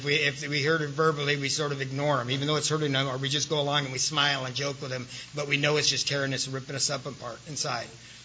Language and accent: English; San Diego, California, United States; I grew up right here in San Carlos. Matter of fact, we used to come over here to Allied Gardens all the time